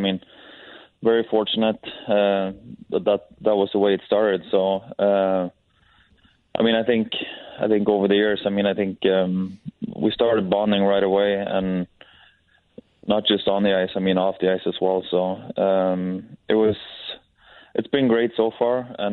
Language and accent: English; Sweden; And I was fortunate to play in my hometown. I just remember that I was, when I went to like Swedish college there, I went 2 years